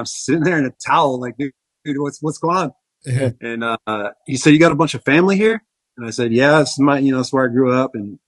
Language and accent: English; Tucson, Arizona, United States; And so we had a spring training game in Tucson, actually my hometown.